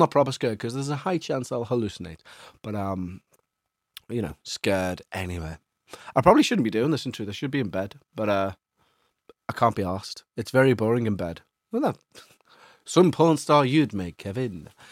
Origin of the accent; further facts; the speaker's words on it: Hendon, London, United Kingdom; now in Canberra, Australia; I grew up in Hendon, North London, in the 70s and 80s, in a very haunted house.